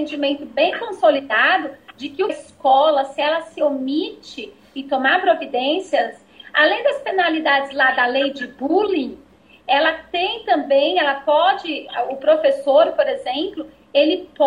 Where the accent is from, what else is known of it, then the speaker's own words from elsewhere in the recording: São Paulo, Brazil; Nós vivemos aqui no Nordeste, eu não sou daqui, mas eu tenho filhas nordestinas, me considero nordestinas, e eu sou de São Paulo